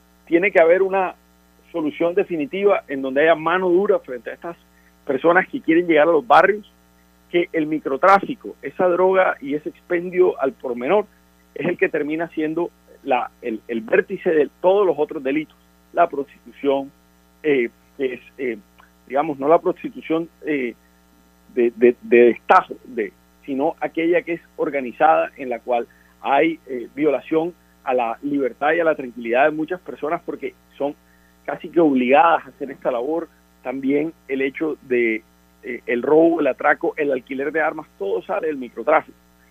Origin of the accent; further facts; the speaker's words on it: Barranquilla, Atlántico, Colombia; la manera como los barranquilleros vemos a la ciudad